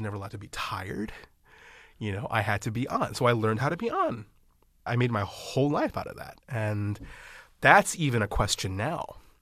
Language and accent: English; New York, United States; also born or lived in Nyack; I grew up in Mid-Hudson Valley, New York. I was born in Nyack on the mm-hmm. Hudson. And then my parents were immigrants from India. They came to Queens in the 1970s and they kept moving further and further upstate.